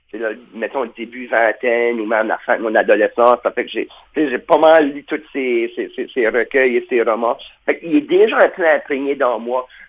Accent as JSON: {"language": "French", "town": "Moncton", "region": "New Brunswick", "country": "Canada", "tie": "born or raised there", "said": "Le dernier était censé être à Moncton, dans ma ville natale"}